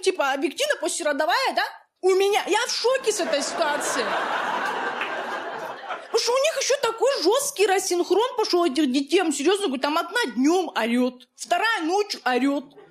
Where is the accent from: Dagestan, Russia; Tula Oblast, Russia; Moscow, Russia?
Dagestan, Russia; Я сама дагестанка